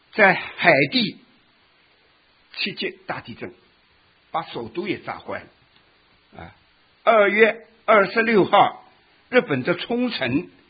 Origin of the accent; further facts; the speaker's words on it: United States; 我们美国人没有一个不欠债的，